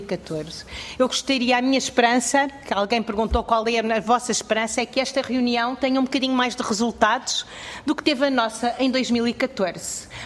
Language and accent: Portuguese; Lisbon, Portugal; now in Algarve, Portugal; sou lisboeta e estou no Algarve há 33 anos. Estou no Algarve há 33 anos e gosto muito de trabalhar no Algarve, de viver e de trabalhar no Algarve.